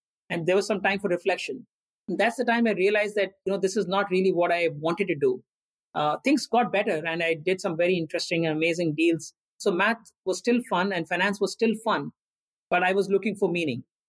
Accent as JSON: {"language": "English", "country": "India", "tie": "born or raised there", "said": "In growing up in India in the 80s and 90s was very different."}